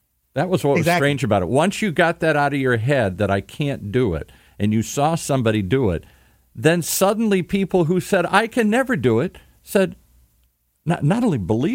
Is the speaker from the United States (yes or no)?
yes; Midwest, United States; I grew up in the Midwest. You did not.